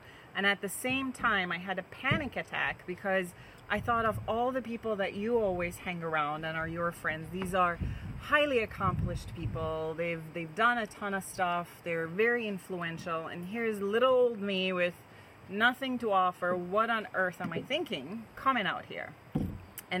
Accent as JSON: {"language": "English", "country": "Iran", "tie": "born or raised there", "also_born_or_lived": "Germany / England / Dallas", "moved": "yes", "lives_now": "Minneapolis, United States"}